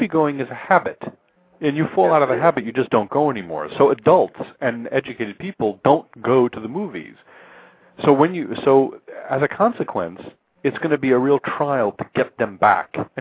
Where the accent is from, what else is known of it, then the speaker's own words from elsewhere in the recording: Queens, New York, United States; The crummy, semi-attached row house that I grew up in Queens.